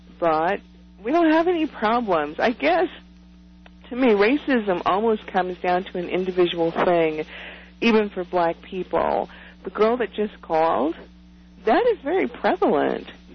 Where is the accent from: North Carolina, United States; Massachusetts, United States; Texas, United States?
North Carolina, United States; Winston-Salem; But anyway, I've lived in Colorado since the 70s. I grew up in North Carolina. I'm very, very aware of the racial thing.